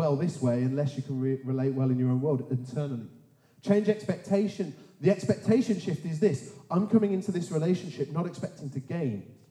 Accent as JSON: {"language": "English", "country": "United Kingdom", "said": "Because we're British, or French in some cases, I don't know what the French culture is like, but British, we struggle to hear it."}